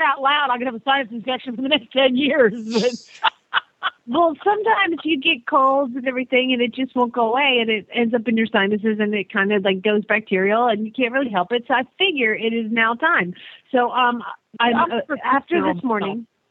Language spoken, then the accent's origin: English; Phoenix, Arizona, United States; from Phoenix, Arizona